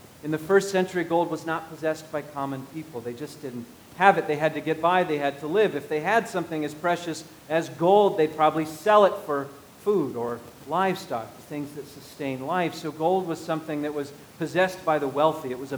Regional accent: California, United States; I know because I grew up in California.

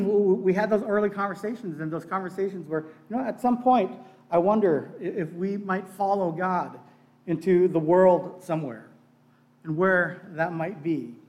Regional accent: Pakistan; also born or lived in Bangladesh; I grew up on the mission field. I was a child of missionaries, and so I was born in Bangladesh, and a lot of my childhood was in Pakistan.

